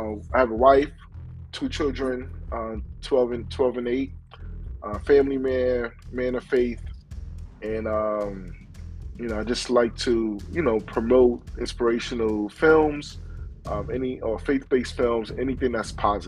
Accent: New York City, New York, United States; So I'm originally from New York City, from Harlem. I grew up drawing and illustrating and being very creative.

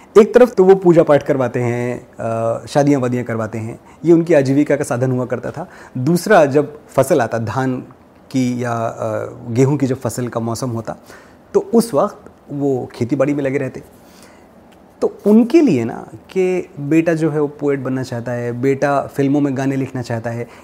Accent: Gauriganj, Uttar Pradesh, India; मेरा शहर गांव, तब तो गांव था गौरीगंज

